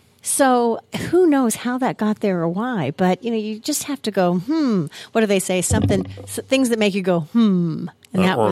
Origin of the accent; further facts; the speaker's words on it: Vandalia, United States; In the house I grew up in over in Vandalia, we had all kinds of strange things happen.